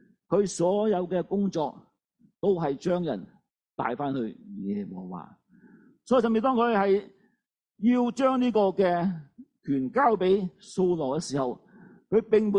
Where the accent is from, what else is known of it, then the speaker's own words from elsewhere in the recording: Hong Kong; 我中国人香港人喜欢加几句英文啊